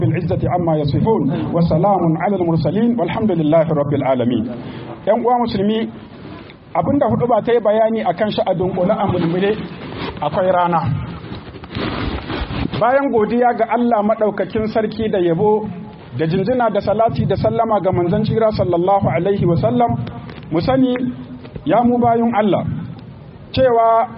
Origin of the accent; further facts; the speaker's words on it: Niger; اللهم احفظ بلادنا النيجر واجعله آمنا مطمئنا